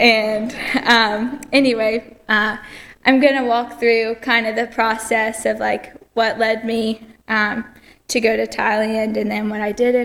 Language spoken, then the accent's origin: English; Pinehurst, North Carolina, United States; I'm born and raised in Pinehurst, lived here my whole life, been growing up in the church here my whole life.